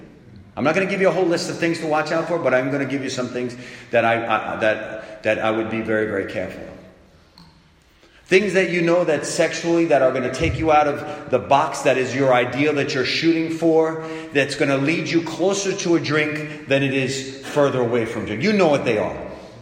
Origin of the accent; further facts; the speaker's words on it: Long Island, New York, United States; George is from the Bronx. I'm from Long Island.